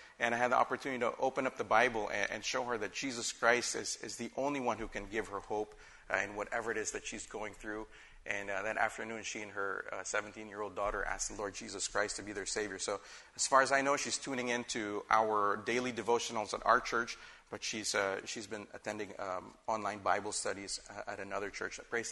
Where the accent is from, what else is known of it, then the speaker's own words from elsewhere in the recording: Philippines; because I'm a Filipino citizen and our three kids, because they have dual citizenship, they'll allow us to enter the country